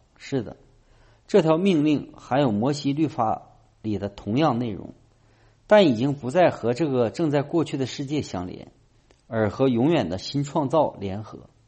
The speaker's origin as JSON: {"language": "Chinese", "country": "United States", "said": "今天我们美国人把爱理解为一种感觉"}